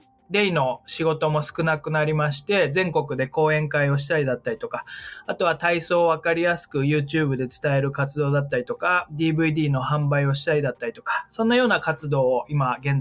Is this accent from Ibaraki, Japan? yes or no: no; Toyama, Japan; moved away as an adult; もともとは富山の出身なんですけども、富山県から、ずっと芸人になりたいという、お笑い芸人になりたいという夢があって